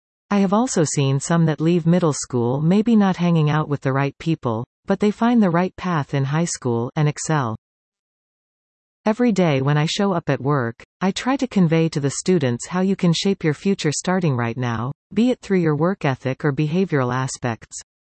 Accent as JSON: {"language": "English", "town": "Pleasanton", "region": "California", "country": "United States", "tie": "born or raised there", "said": "When I grew up in Pleasanton in the 1970s, I graduated from Amador in 1979."}